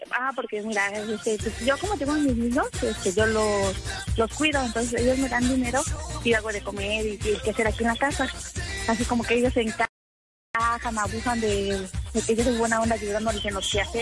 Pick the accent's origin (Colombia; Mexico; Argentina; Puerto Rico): Mexico; Mexico City; now in Mérida, Mexico; No, no soy de Mérida. Soy de la Ciudad de México.